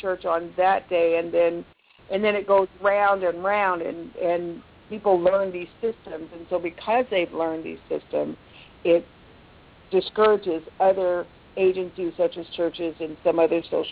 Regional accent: Seattle, Washington, United States; You know, I'm from Seattle, so that's a big deal there.

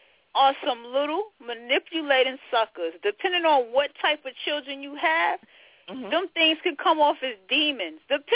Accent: the South, United States; I'm from the South, so you know we all come from that old school type of whooping.

